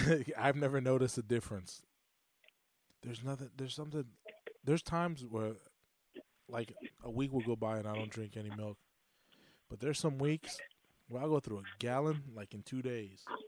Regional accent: Chicago, Illinois, United States; So when I was growing up in Chicago, we used to shop at Aldi.

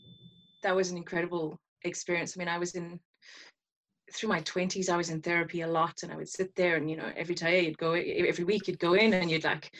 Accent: South Africa; I was affected by a lot of crime growing up in South Africa

